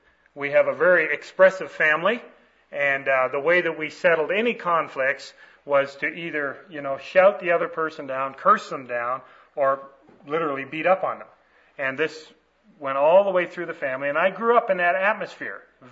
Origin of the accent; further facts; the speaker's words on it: Canada; I was born and raised in Canada